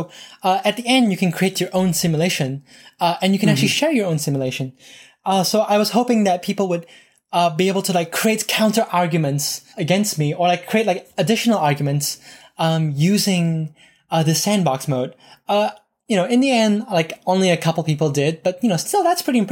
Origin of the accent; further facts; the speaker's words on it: Canada; Justin Trudeau of Canada, where I'm originally from Canada